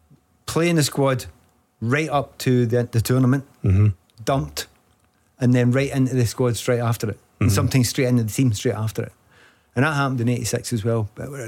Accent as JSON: {"language": "English", "town": "Glasgow", "region": "Scotland", "country": "United Kingdom", "said": "And being Glaswegian, so just got a shot"}